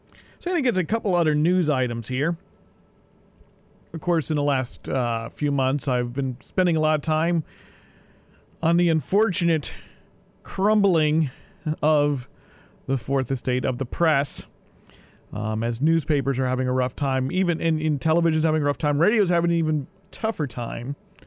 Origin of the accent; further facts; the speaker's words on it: New Jersey, United States; ever since I first, I think, saw a copy of The Village Voice as a teenager growing up in New Jersey